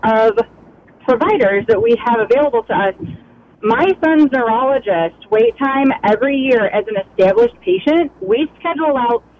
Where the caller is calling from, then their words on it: Florence, Kentucky, United States; we live outside of the Cincinnati, Ohio area. So we have quite a few larger hospital systems.